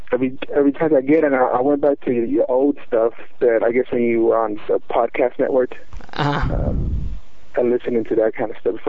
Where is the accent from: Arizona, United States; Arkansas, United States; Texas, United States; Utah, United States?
Texas, United States; Dallas; I'm from Dallas, Texas.